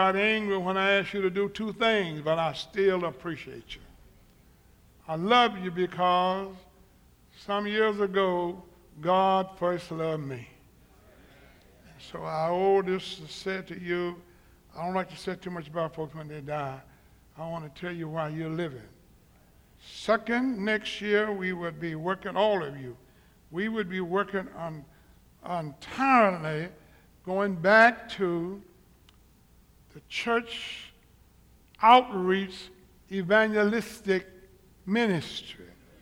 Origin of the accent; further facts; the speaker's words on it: Summit, Mississippi, United States; born there; I was born in Summit, Mississippi, America.